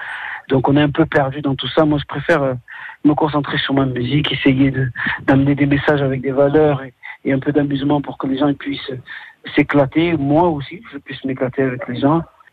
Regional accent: Marseille, Provence-Alpes-Côte d'Azur, France; Ah, moi je suis marseillais à 100%. Ça veut dire que quand je dis ça, ça veut dire que j'y habite et je vais y vivre. Et j'aime beaucoup le sud depuis toujours.

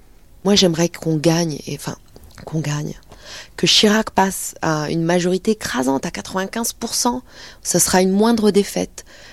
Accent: France; Mais moi, je suis française. Et c'est nous, la France. On est français.

